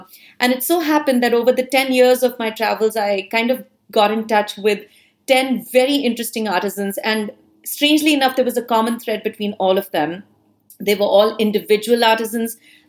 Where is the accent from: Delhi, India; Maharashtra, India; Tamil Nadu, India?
Maharashtra, India; Mumbai; moved away as an adult; now in United States; I'm born and brought up in Mumbai, India, and I came to the U.S., in about 2007